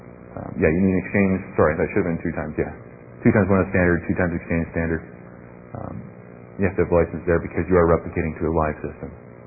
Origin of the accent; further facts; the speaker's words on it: Toronto, Ontario, Canada; typical costs in Canada, I'm from Canada, we're in Toronto, Ontario.